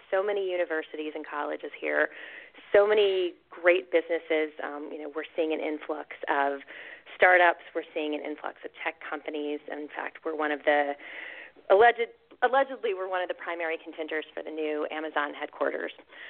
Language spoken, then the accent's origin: English; North Carolina, United States; also born or lived in New York; now in Philadelphia, United States; I'm actually from the South. So I've lived in just about every southern state, but went to high school and my first part of college in North Carolina. So it's probably just easier to say I am a North Carolinian.